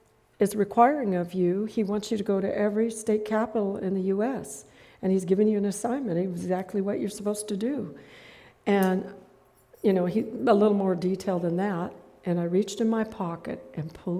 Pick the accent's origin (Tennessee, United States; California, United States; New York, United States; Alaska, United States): Alaska, United States; I'm from Alaska.